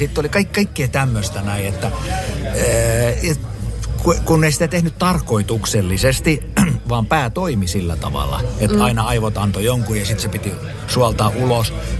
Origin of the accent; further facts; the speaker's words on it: Turku, Southwest Finland, Finland; Kyllä mä sanon, että mä olen turkulainen.